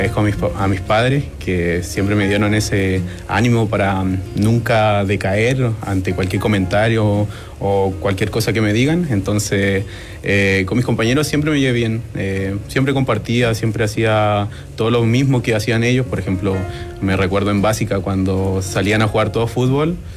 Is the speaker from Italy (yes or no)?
no; Calbuco, Los Lagos, Chile; yo nací en Calbuco, nacido y criado en esa hermosa ciudad.